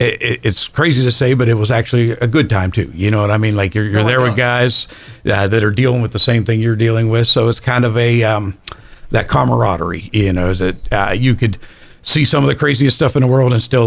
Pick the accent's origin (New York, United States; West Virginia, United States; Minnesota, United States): West Virginia, United States; Fairview; also born or lived in Parkersburg; Yeah, Fairview. So, well, I was born in Parkersburg, but then moved to Fairview at a young age.